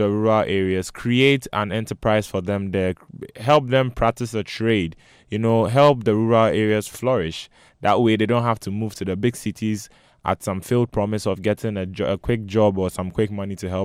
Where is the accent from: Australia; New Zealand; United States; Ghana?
Ghana; I don't know about the rest of Africa, but I'm speaking from the Ghanaian experience, because the canker of street children keeps growing.